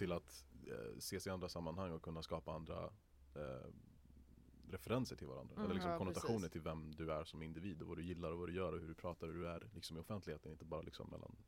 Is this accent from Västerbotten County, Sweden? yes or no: yes; Skellefteå, Västerbotten County, Sweden; also born or lived in Iran; now in Amsterdam, Netherlands; Från Iran och Skellefteå.